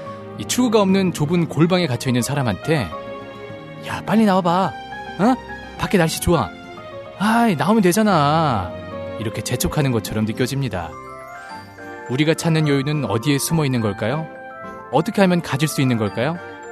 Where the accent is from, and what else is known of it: Seoul, South Korea